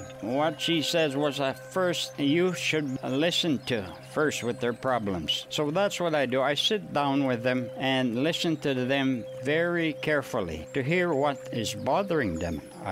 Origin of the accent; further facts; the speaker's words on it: Beauval, Saskatchewan, Canada; first language Michif; English is a second language; was born and raised at Beauval, Saskatchewan, and I'm a Michif Cree announcer here at MBC Radio. And my first language is Michif.